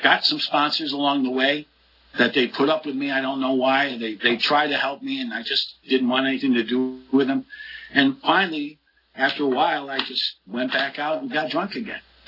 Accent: Utica, New York, United States; accent: New York; I grew up in outside of the central New York, Utica, New York, up in the country. I was a backwoods kid.

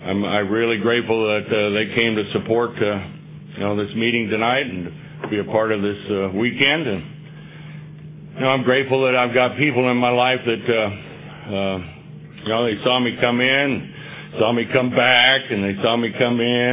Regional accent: Texas-Oklahoma panhandle, United States; born there; And I was born in the Texas-Oklahoma panhandle, kind of no man's land out there.

